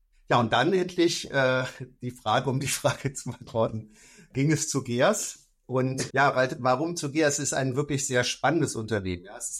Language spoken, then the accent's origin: German; Bonn, North Rhine-Westphalia, Germany; Ich komme aus Bonn, aus dem schönen Rheinland, genau aus Bonn-Bad Godesberg. Bin Familienvater, habe eine tolle Frau.